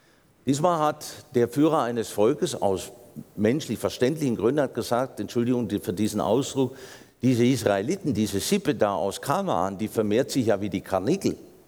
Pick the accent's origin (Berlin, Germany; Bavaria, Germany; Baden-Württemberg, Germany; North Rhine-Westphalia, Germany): Baden-Württemberg, Germany; ich komme ja als Schwabe jetzt aus dem Badischen